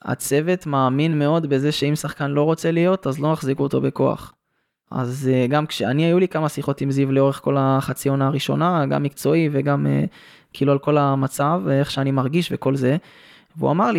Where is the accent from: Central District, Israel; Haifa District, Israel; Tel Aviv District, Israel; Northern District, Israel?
Central District, Israel; Petah Tikva; גדלתי שם וזה, ואני תושב פתח תקווה וכל זה.